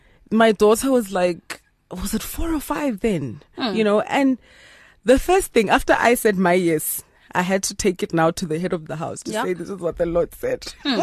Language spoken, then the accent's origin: English; Mahikeng, North West, South Africa; I grew up in Mahikeng, Mabatu.